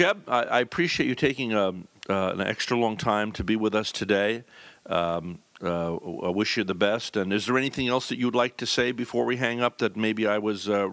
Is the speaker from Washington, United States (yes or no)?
no; New York, United States; I was born and raised in New York